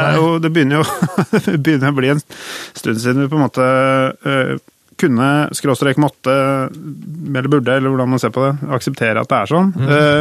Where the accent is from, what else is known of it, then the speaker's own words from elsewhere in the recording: United States; Norwegian is a second language; at vi veldig opptatt av, som amerikaner nå, da, av det personlige og av kranglingen mellom de to.